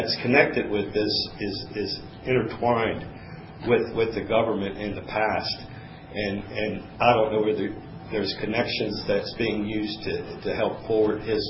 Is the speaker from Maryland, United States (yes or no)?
yes; Hagerstown, Maryland, United States; I'm from Hagerstown, Maryland.